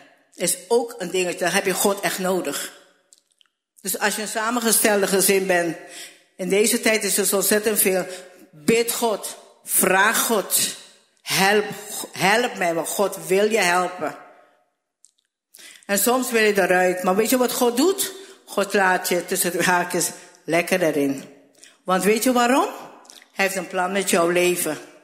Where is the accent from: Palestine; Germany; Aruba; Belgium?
Aruba; Ik ben een Arubaan